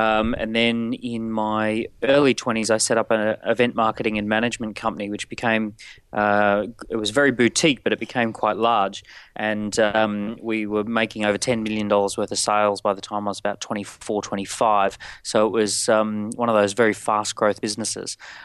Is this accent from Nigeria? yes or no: no; Australia; moved away as an adult; now in London, United Kingdom; I'm Australian by birth. My background is building businesses in Australia. Yep. I moved to London about 9-10 years ago in 2006